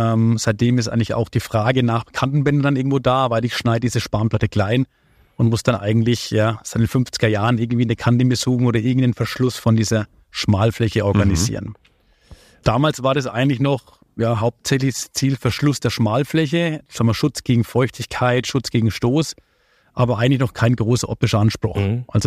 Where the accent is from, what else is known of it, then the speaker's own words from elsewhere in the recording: Gerolzhofen, Bavaria, Germany; ich bin gebürtig aus Unterfranken, stamme aus einer kleinen Schreinerei. Aus einer kleinen Schreinerei in Gerolzhofen